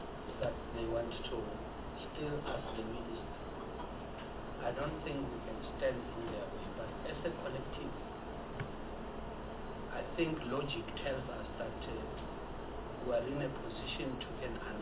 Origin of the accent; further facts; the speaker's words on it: South Africa; We are a South African, we are South Africa